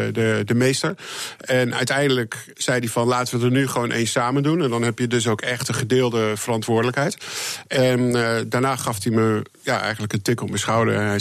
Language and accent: Dutch; Netherlands; now in Los Angeles, United States; En ik kom natuurlijk uit Nederland en mijn filmindustrie is natuurlijk begonnen in Nederland met Nederlandse films. En ik zit nu wel in Hollywood